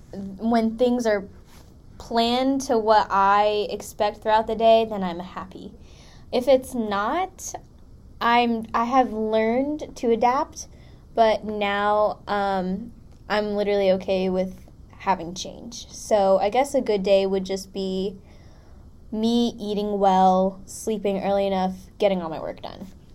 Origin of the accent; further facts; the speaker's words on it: Philippines; because I'm Filipino, and she's like the typical Filipino grandma